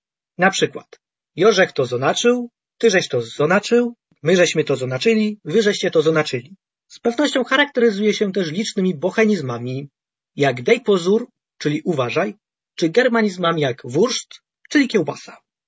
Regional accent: Silesian Voivodeship, Poland; Z pewnością są to miejsca związane z miejscem, gdzie się wychowywałem. Na pewno moja wieś oraz okoliczne wioski, gdzie mieszkają moje ciocie, wujkowie i kuzynostwo. Również moje miasto powiatowe, Wodzisław Śląski

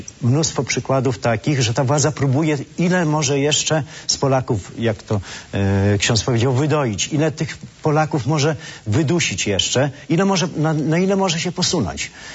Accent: Podlaskie Voivodeship, Poland; mamy teraz w województwie podlaskim, skąd pochodzę, województwo podlaskie, moja piękna ziemia

